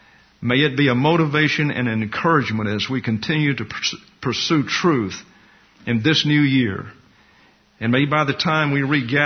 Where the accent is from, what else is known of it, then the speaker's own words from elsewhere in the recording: Georgia, United States; So Jimmy Carter, he was a peanut farmer from not too far from my hometown.